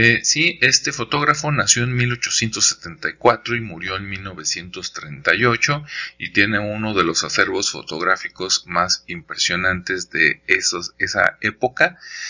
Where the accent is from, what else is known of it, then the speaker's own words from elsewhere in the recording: Jalisco, Mexico; yo soy de Jalisco y acá también se dan de manera silvestre